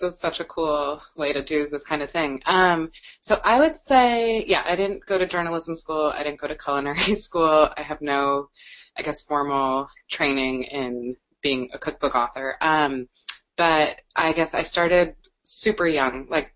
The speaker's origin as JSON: {"language": "English", "region": "New York", "country": "United States", "tie": "born or raised there", "said": "I grew up mostly in New York City, and then I went to college in New York City."}